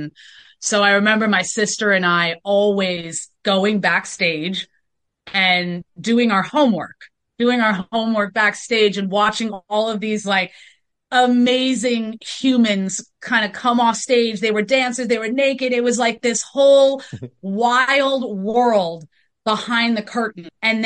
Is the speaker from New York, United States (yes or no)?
yes; New York City, New York, United States; moved away as an adult; now in Malibu, United States; I am out in California and I am tapping in from Malibu, up in Point Doom. So drastic difference between living in New York City my whole life and coming out here the past 2.5 years.